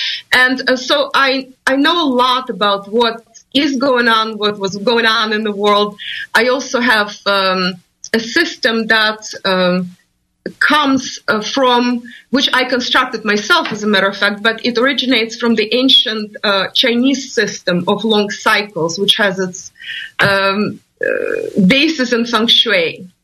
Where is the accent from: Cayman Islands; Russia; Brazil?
Russia; moved away as an adult; now in United States; I am originally from Russia. I have been in the U.S. for about 18 years